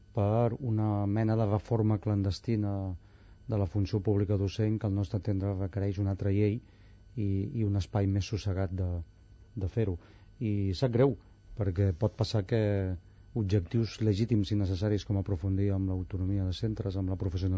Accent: Barcelona, Catalonia, Spain; Jo, com que sóc de la Barceloneta, havia de sobreviure.

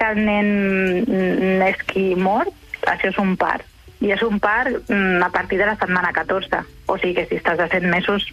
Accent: Barcelona, Catalonia, Spain; jo soc de Barcelona

